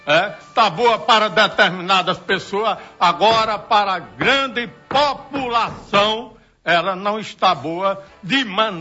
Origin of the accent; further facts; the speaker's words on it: Pará, Brazil; Eu vim lá do Pará, eu tenho vários amigos